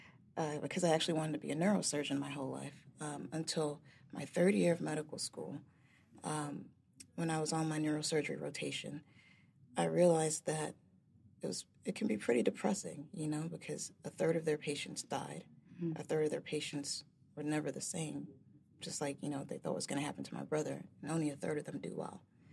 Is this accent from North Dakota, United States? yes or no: no; Bronx, New York, United States; So I grew up in the Bronx near White Plains Road.